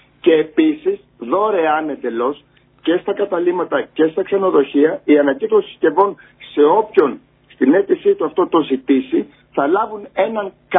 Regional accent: Fragkata, Ionian Islands, Greece; Πριν κάποια χρόνια το είχαμε κάνει πιλωτικά εδώ στο χωριό μου στα Φραγκάτα.

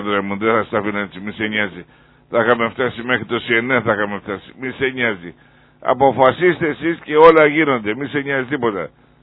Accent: Ionian Islands, Greece; και εγώ έχω το δικαίωμα να κάνω παράπονα σαν Κεφαλονίτης.

